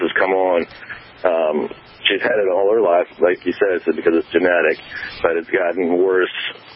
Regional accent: Georgia, United States

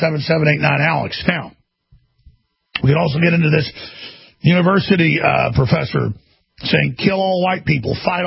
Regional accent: Dallas, Texas, United States; I will assure you there wasn't white privilege growing up in Dallas, Texas

